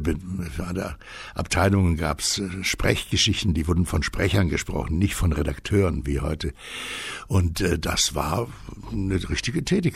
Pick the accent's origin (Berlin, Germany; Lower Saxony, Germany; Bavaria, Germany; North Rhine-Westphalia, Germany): Bavaria, Germany; Augsburg; Ich bin in Augsburg aufgewachsen, habe in Bayern ein Garmisch Abitur gemacht, in Augsburg noch ein bisschen studiert